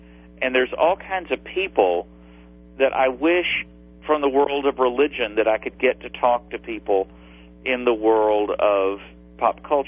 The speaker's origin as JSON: {"language": "English", "region": "Texas", "country": "United States", "tie": "born or raised there", "said": "when I was a Southern Baptist preacher's kid growing up on the Texas Gulf Coast"}